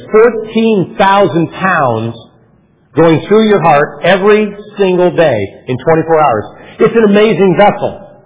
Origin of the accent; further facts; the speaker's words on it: California, United States; I think about my mom. I think about growing up in California.